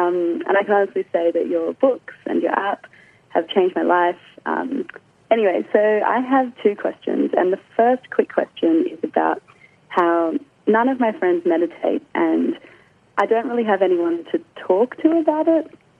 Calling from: Sydney, New South Wales, Australia; I'm calling from Sydney.

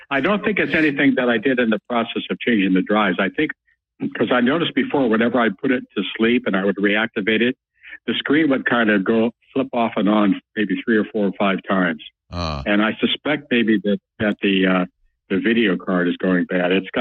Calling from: Petaluma, California, United States; I'm about 5 minutes away and here in Petaluma.

